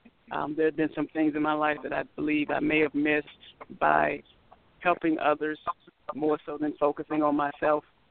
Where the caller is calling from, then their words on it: Washington, District of Columbia, United States; And I'm calling from Washington, D.C.